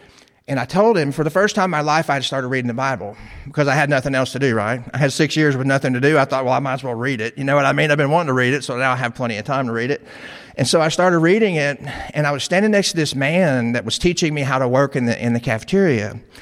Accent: Joplin, Missouri, United States; When I was homeless in my hometown, right at that same time, I would walk through parking lots in my hometown of Joplin, Missouri. I would walk through parking lots. Now, this is where I went to high school at.

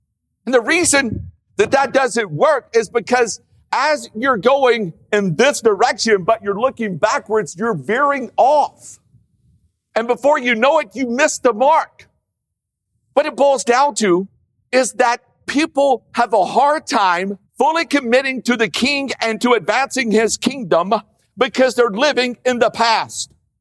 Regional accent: Louisiana, United States; And I grew up in Louisiana. I was praying for a cloud the size of a fist.

